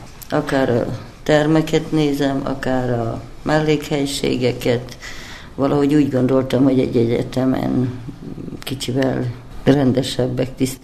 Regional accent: Hajdúböszörmény, Hajdú-Bihar, Hungary; born there; Én Hajdúbiharba születtem, Hajdúböszörménybe

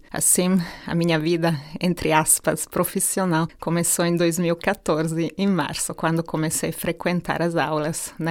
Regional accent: Italy; born there; Portuguese is a second language; moved away; E eu já falo italiano, nasci na Itália, mesmo que sou húngara.

